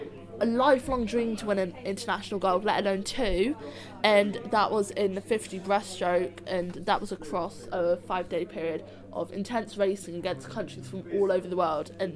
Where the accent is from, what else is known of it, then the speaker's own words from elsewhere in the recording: United Kingdom; I'm basically a British para swimmer